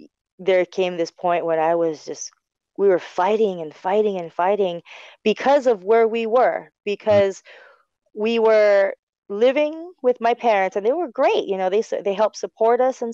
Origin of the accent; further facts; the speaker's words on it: Waipahu, Hawaii, United States; And they're like, where are you from … I'm from Waipahu. … from Waipahu, you have just won $10,000.